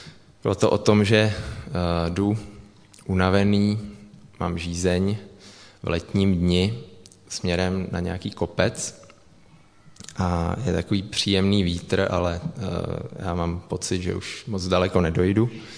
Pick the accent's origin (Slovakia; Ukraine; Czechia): Czechia; Prague; přestože jsem studený Pražák